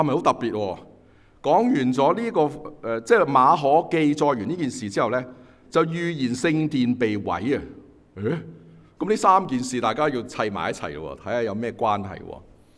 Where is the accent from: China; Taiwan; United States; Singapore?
China; 跟我們中國人一樣，就不想被人知道的